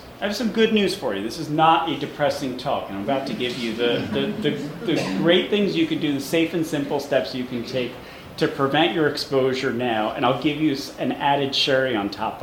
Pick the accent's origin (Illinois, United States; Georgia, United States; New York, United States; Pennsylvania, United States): New York, United States; I grew up in the West Village in Manhattan